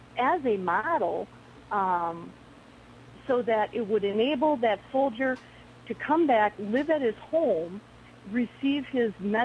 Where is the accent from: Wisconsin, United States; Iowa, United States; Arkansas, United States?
Wisconsin, United States; Sun Prairie; say from my hometown of Sun Prairie, Wisconsin